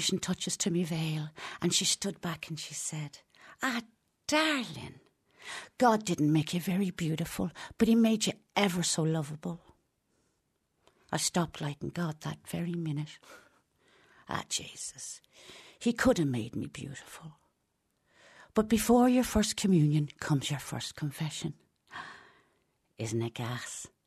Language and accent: English; Dublin, Leinster, Ireland; It happens to be mine. It's a woman's journey through her life from the time she was born, really, growing up in Dublin in the early 50s.